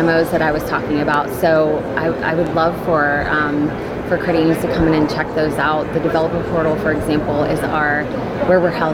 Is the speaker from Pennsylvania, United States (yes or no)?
no; Texas, United States; Yeah, I'm excited because I live in Houston. So